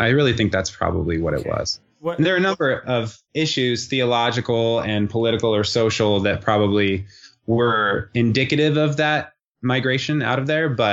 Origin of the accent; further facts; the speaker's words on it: California, United States; Yeah. Well, you know, so the interesting thing is that I grew up in Southern California, so specifically Orange County area.